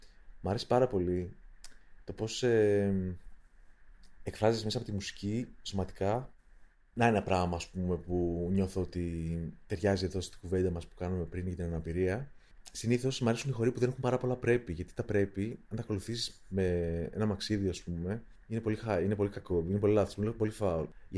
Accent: Thessaloniki, Central Macedonia, Greece; Θα ήθελα πάρα πολύ να υπήρχε έστω και λίγο στην πόλη μου. Αλλά νομίζω ότι πλέον στη Θεσσαλονίκη είναι αυτό το στημένο

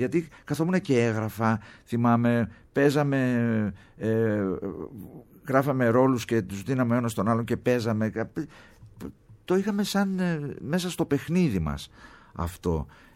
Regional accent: Thessaloniki, Central Macedonia, Greece; moved away; Την αγαπάω τη Θεσσαλονίκη, είμαι Θεσσαλονικιός. Ναι, παρότι τα περισσότερα χρόνια της ζωής μου πια τα έχω ζήσει εδώ παρά στη Θεσσαλονίκη. Έχω φύγει από το 1986 από εκεί.

